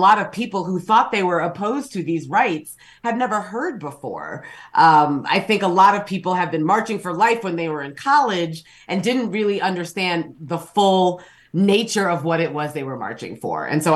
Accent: California, United States; I mean, I came from California, and my understanding is that there were a lot of people leaving California for Colorado, among other places

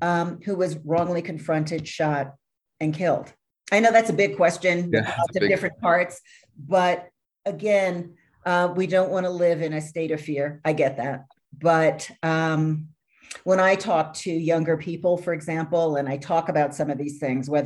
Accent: New York, United States; I know for me, for example, I grew up in New York. I grew up close to a massive beach.

